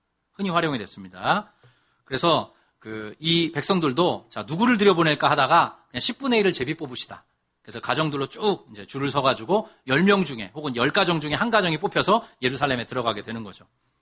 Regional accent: Seoul, South Korea; 서울이 되었으면 했어요. 왜냐하면 이제 나고 자란 곳이기도 하고 서울의 지리를 잘 알기도 하고 양가 부모님도 거기 계시고

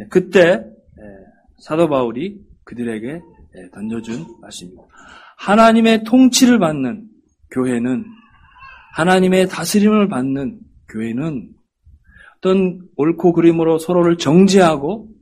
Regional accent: Yeonggwang, South Jeolla, South Korea; born there; 저는 전라남도 영광 거룩한 법 거룩할성 어구포 거룩한 법이 있는 포구에서 태어났습니다.

